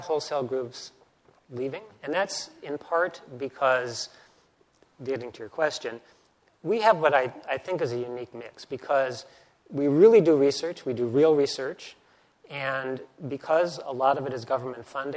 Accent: Minnesota, United States; I grew up in the Midwest. I'm actually from Minnesota.

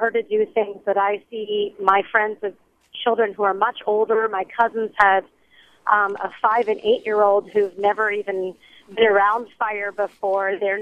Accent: Oakland, California, United States; One is I grew up in Oakland in the 70s and 80s.

